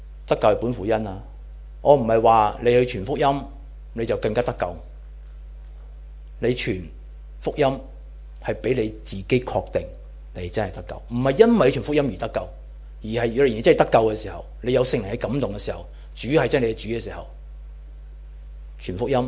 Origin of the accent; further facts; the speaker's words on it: Hong Kong; 我哋都系香港人，好醒目嘅。